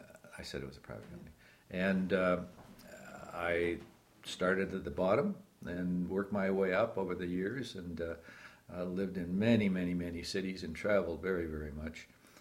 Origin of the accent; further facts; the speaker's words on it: Canada; born there; also born or lived in United States; I'm a Canadian, born in Canada, but educated in the U.S. at North Dakota State University.